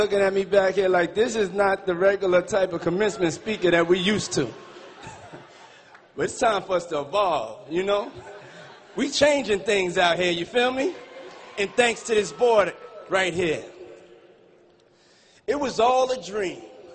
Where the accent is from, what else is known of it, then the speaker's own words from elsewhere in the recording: New York, United States; See, I'm from New York. And New York is its own world, and I rarely traveled outside of New York.